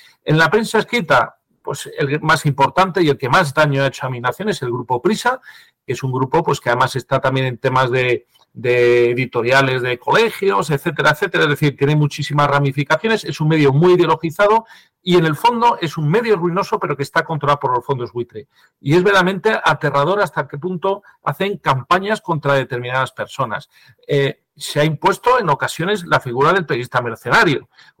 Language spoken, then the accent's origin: Spanish; Spain; lo yo que más conozco es mi pueblo, el pueblo español